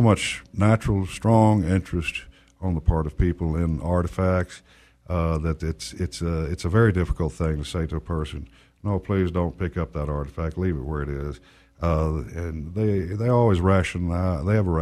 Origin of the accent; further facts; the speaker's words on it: Texas, United States; I grew up on the Colorado River area of Brown County and became interested in archaeological sites very early.